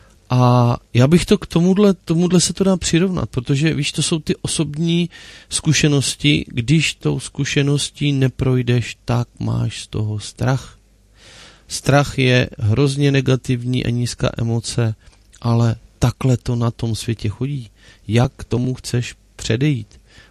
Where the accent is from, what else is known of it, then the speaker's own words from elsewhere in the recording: Zlín Region, Czechia; protože u nás na Vlašsku se říká, že slíbeného platí 100 roku